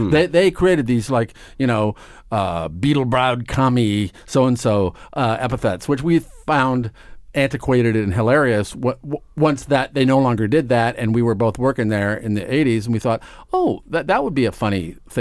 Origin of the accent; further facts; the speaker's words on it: Omaha, Nebraska, United States; I grew up in Nebraska. I grew up in Omaha, Nebraska, and went to public high school and had a very normal, lovely, trouble-free life.